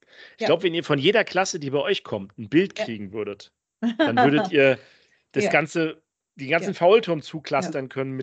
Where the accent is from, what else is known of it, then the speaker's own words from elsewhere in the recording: Germany; also bei uns in Deutschland ist das so, ne?